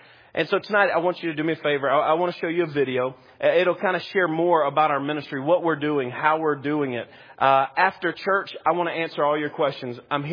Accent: Alabama, United States; I'm from Alabama, so you have to forgive my Alabama knees here

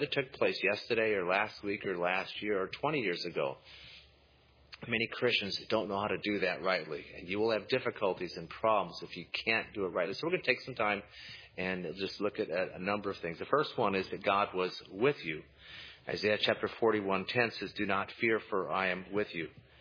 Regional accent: Fonda, Iowa, United States; I was checking my hometown, Fonda, Iowa, this morning, 16 below, about 9:45.

